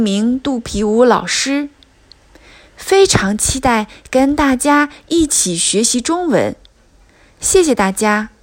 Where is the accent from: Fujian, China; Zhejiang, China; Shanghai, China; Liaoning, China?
Liaoning, China; Dalian; 出身地は大連です。